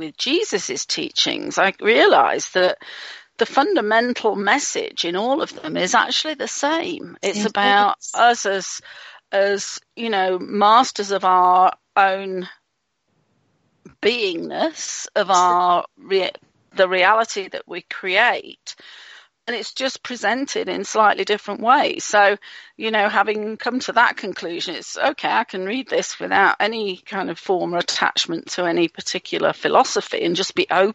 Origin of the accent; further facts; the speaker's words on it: England, United Kingdom; in England, and the kind of religious thing just did not resonate with me one iota